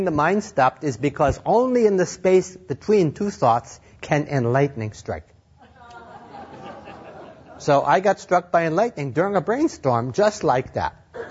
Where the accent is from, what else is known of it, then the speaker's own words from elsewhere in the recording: Oklahoma, United States; I believe it or not, I grew up in a Methodist family in Oklahoma.